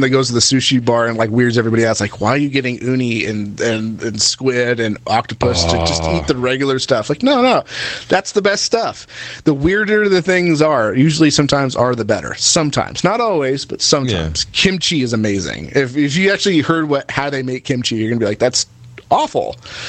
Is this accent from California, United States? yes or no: yes; California, United States; But I'm from California. We kind of have the same thing going on with Mexican food